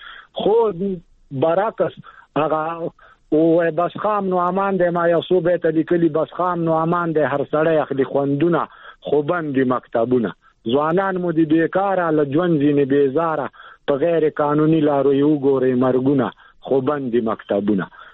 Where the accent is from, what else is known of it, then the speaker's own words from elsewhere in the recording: Afghanistan; نو دا چې موږ هم افغانان تاسو غوندې موږ خو بیخي به زیات خپه کیږو